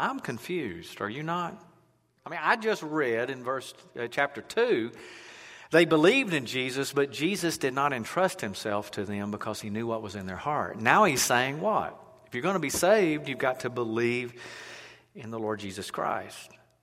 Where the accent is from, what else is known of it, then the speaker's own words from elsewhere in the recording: Mobile, Alabama, United States; At least that's what I did when I was a little kid growing up in Mobile.